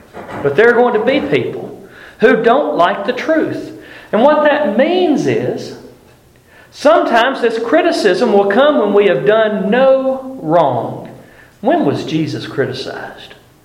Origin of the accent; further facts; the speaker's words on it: Alabama, United States; I grew up in South Alabama. In South Alabama, the vernacular is not King James English. It's y'all.